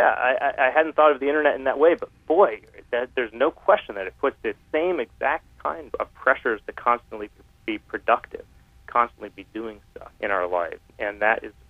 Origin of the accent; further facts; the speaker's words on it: United States; absolutely an American novel, because I'm an American writer.